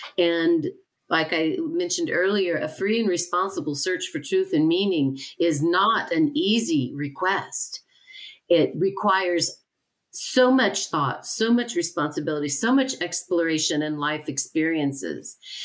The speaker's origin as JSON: {"language": "English", "town": "Dallas", "region": "Texas", "country": "United States", "tie": "born or raised there", "said": "In 1963, in Dallas, Texas, of all places, and of actually where I was raised, I grew up in Texas"}